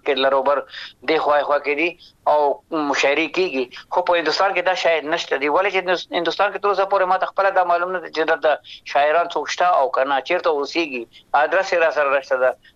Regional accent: Afghanistan; born there; وطن کې مو ژوند هلته پیدا شوي یو، لوی شوي یو، خاپوړې مو کړي دي، درس تعلیم مو ویلی ده،

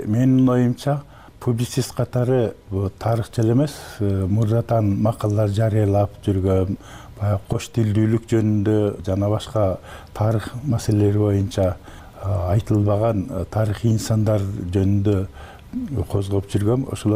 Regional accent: Naryn, Naryn Region, Kyrgyzstan; ошол орто мектепти бүтүрө элек кезде эле Нарын шаарында номер 1 токтогул атындагы мектепте окуп жүргөндө

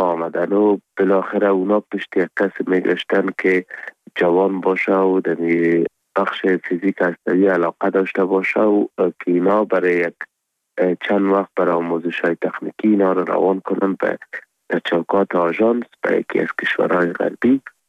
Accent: Afghanistan; first language Pashto; Persian is a second language; زبان مادری ما پشتو است. به دری مکتب خواندیم، عربی را مدرسه خواندیم، انگلیسی را بخاطر سکالاشپا باید میخواندیم و آلمانی را خود طبیعی است که درس آلمانی بود اینجا.

